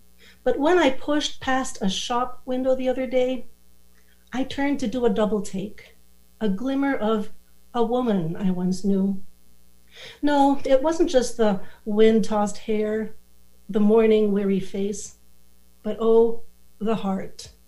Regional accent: Manila, Metro Manila, Philippines; I grew up in Manila, a very, very warm, humid place.

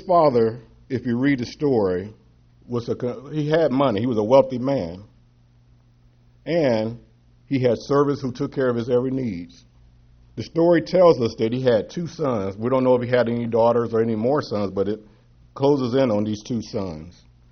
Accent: Kansas City, Kansas, United States; And I bring you greetings from Kansas, my hometown of Kansas City, Kansas.

